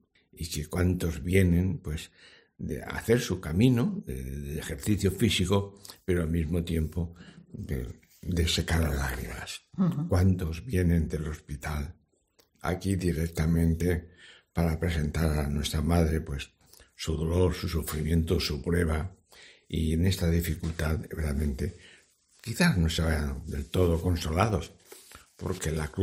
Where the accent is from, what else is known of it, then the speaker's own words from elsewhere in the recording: Spain; yo que soy español